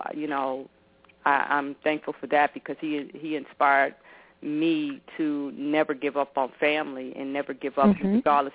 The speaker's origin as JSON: {"language": "English", "region": "New York", "country": "United States", "tie": "born or raised there", "said": "when my parents worked when we, you know, were growing up in New York."}